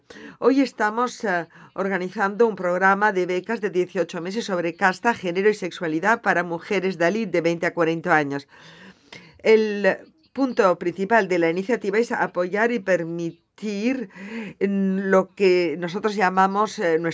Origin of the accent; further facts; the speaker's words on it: Nepal; Yo soy de Nepal y hay gente que es discriminada solo porque vienen de algunos grupos.